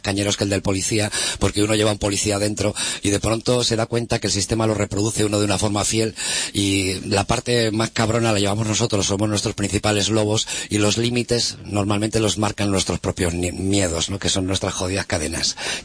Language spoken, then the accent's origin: Spanish; Bilbao, Basque Country, Spain; Somos de Bilbao